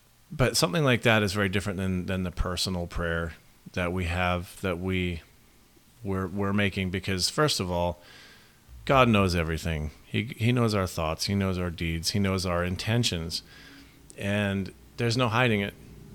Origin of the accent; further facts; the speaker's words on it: Australia; I grew up in Australia in the Christadelphian Ecclesias over there